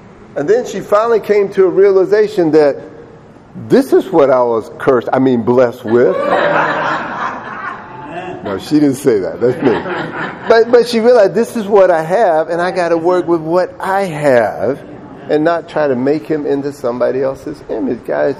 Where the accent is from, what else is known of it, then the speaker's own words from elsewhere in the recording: Delray Beach, Florida, United States; because I grew up on the beach. I grew up in Delray Beach. I was always 10 minutes from the ocean in South Florida.